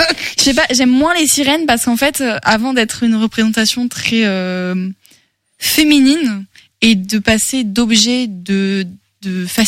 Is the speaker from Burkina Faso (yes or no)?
no; Brittany, France; Oui, je suis bretonne, excusez-moi.